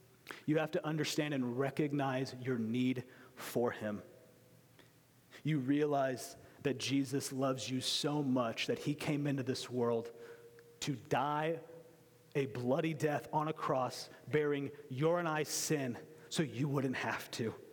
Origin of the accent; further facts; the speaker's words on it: Springfield, Missouri, United States; And I was from Springfield, Missouri, and I loved Springfield